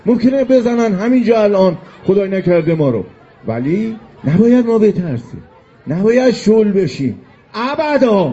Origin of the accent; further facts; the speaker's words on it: Iran; من دیده بودم میپرسید بچه کجایی، میگفتیم ایران، نمیدونست ایران کجا.